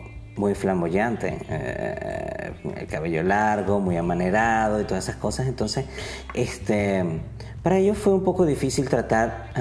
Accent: Táchira, Venezuela; Yo vengo del sur de Venezuela, del Táchira, de la región andina. Entonces, crecí en una familia muy folclórica, muy tradicional. Crecí en una casa en la cual era un matriarcado

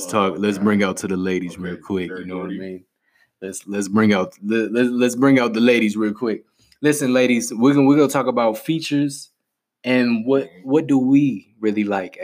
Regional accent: Boston, Massachusetts, United States; like I grew up in Boston, in the city.

